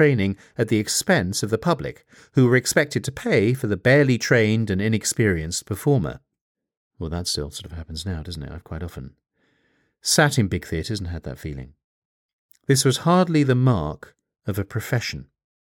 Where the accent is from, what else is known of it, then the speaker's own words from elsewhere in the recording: Chatham, South East England, United Kingdom; in Chatham in the Medway Towns, which, as it happens, is my hometown. It's the place where I lived.